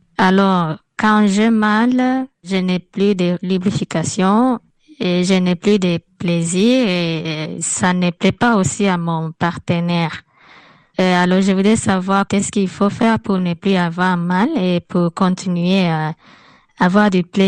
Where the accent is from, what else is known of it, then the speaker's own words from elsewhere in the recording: Republic of the Congo; je suis de Congo-Brazzaville.